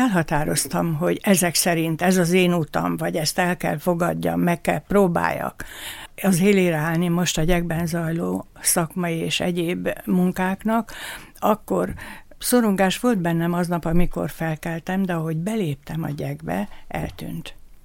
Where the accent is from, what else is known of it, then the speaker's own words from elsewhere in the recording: Ököritófülpös, Szabolcs-Szatmár-Bereg, Hungary; also born or lived in Porcsalma; Szatmár Ököritón születtem, és Porcsalmán jártam általános iskolába.